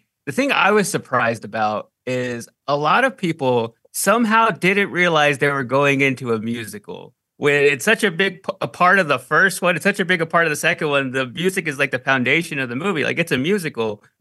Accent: Waxahachie, Texas, United States; I am from Waxahachie. So it's just amazing to see another fellow North Texan crushing it right now.

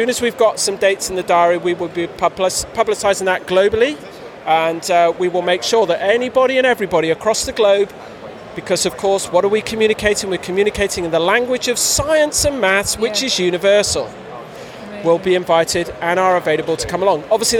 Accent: Truro, South West England, United Kingdom; So I grew up just outside Truro.

